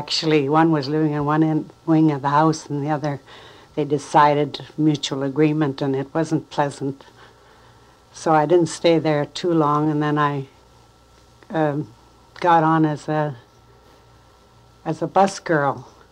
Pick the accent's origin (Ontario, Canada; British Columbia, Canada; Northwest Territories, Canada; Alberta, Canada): British Columbia, Canada; Princeton; Well, I was born in British Columbia in around Princeton … I've lived here all my life.